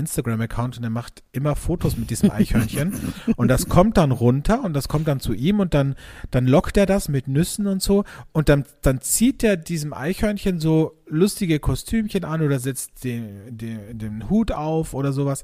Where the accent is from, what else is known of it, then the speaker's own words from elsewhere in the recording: Austria; Bei uns in Österreich gibt es so Kipferl, Mürbekipferl.